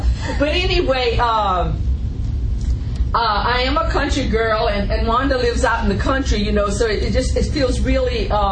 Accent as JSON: {"language": "English", "town": "Gonzales", "region": "Louisiana", "country": "United States", "tie": "born there", "said": "I was born in Gonzales, Louisiana, which is about 75 miles from, you know where that is?"}